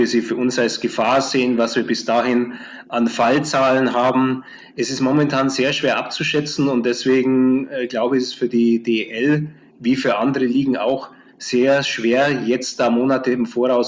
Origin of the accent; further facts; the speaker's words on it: Augsburg, Bavaria, Germany; Also ich bin ja groß geworden in Augsburg